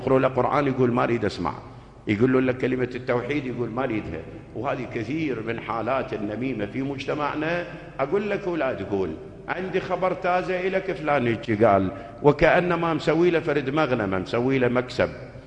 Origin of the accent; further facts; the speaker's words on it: Najaf, Najaf Governorate, Iraq; accent: Najafi; كانوا يسموهم بلهجتنا الدارجة بالنجف